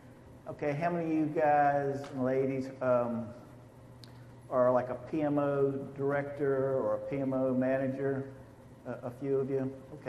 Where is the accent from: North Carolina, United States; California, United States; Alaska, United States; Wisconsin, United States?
North Carolina, United States; accent: Southern; and I'm from North Carolina, and I've got a Southern accent, so if you don't understand what I'm saying, just raise your hand and I'll say it again.